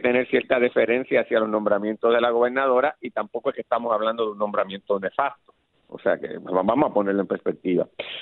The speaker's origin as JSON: {"language": "Spanish", "town": "Guaynabo", "country": "Puerto Rico", "said": "porque yo vengo de Guaynabo, de la escuela pública, y yo soy así"}